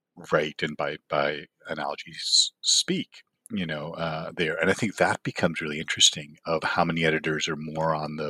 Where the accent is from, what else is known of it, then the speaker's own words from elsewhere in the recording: Toronto, Ontario, Canada; growing up in Toronto was the Eastern International region.